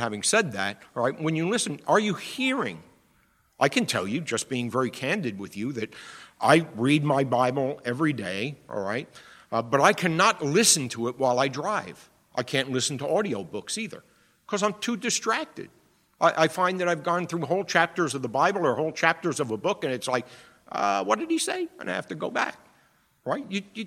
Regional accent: Bronx, New York, United States; I grew up in the Bronx, so I had to learn this when I went to Michigan

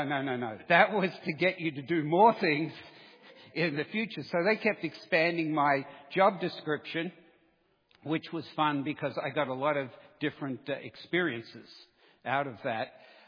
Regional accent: Australia; accent: Australian; moved away as an adult; If you're wondering where the accent's from, I'm an Australian by birth.

